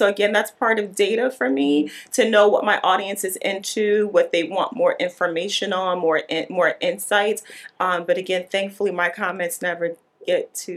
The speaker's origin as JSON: {"language": "English", "town": "Newark", "region": "New Jersey", "country": "United States", "said": "always people don't realize I'm from Newark, New Jersey, and I love that for me"}